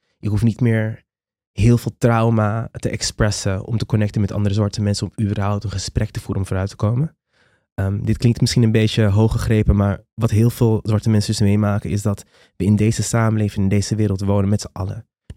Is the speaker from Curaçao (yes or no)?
yes; Curaçao; Want ik kom uit Curaçao en ik weet niet eens wat dat betekent. Ik was 28 toen. Ik ben al minstens 37.